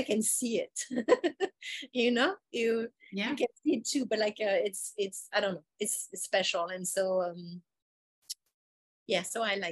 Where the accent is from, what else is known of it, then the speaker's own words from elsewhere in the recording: France; now in Philadelphia, United States; I'm originally from France, but right now I live in the US and I live in Philadelphia.